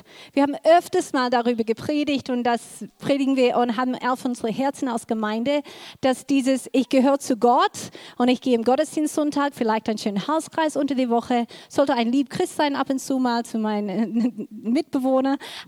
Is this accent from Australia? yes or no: yes; Australia; German is a second language; Für die, die uns kennen, ich bin in Australien aufgewachsen.